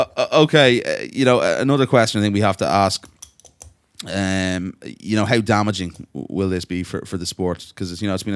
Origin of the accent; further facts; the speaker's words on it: Ireland; Hugely disappointing being Irish.